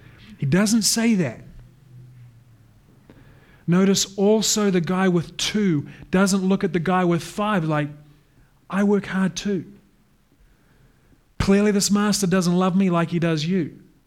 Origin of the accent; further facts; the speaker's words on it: New Zealand; But when I was 8, I started swimming down in New Zealand. I'm from New Zealand, by the way.